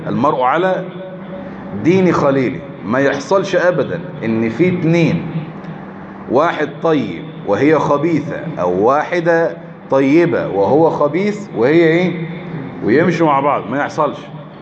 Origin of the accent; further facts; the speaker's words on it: Egypt; خلاص كده احنا مصريين